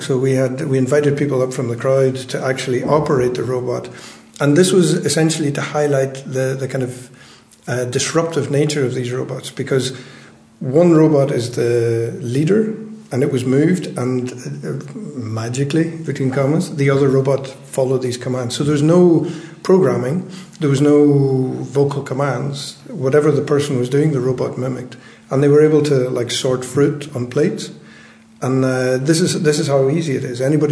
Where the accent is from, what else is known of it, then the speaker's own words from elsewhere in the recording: Derry, Northern Ireland, United Kingdom; I grew up in Derry, and I used to come through Letterkenny on holidays, and that was the time there was the border, and it was quite grim